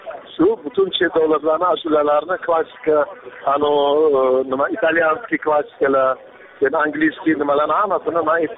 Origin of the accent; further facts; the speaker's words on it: Tashkent, Uzbekistan; born there; Aslida men o'zi Toshkentda tug'ilganman, ota-onam Samarqanddan.